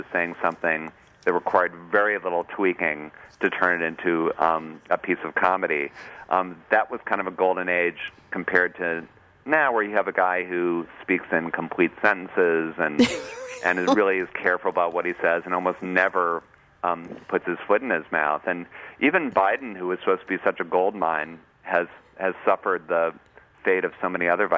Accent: Cleveland, Ohio, United States; You know, I'm from Cleveland.

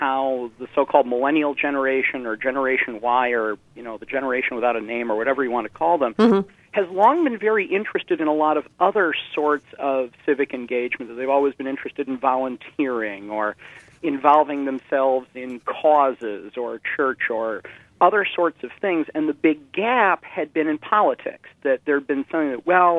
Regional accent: Madison, Wisconsin, United States; And growing up in Madison, politics is kind of in the air.

